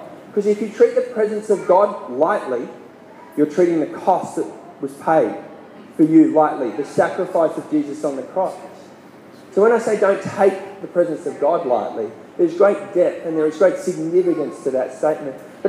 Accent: Horsham, Victoria, Australia; When I grew up in Horsham, we had tank water, and we experienced a few droughts in my time growing up in the country.

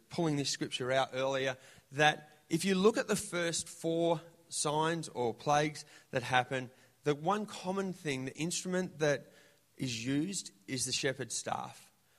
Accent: Horsham, Victoria, Australia; I grew up in the country, which was very scarring. But we, as a kid, we experienced a few plagues. I grew up in Horsham

